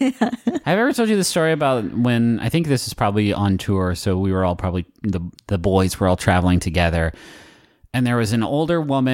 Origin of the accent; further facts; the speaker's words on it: West Virginia, United States; Like, I'm from West Virginia. I know all about the using country crock as a Tupperware situation.